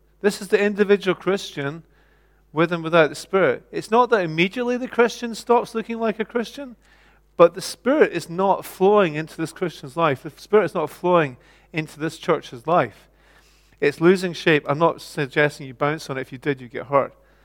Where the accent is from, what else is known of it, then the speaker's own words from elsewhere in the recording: Scotland, United Kingdom; which I love saying because I'm a Scot.